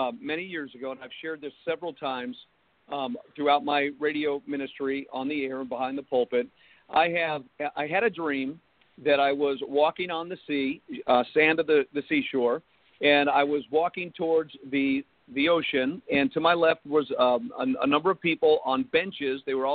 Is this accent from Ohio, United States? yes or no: no; New Jersey, United States; And because I'm from New Jersey, I flew out of Newark.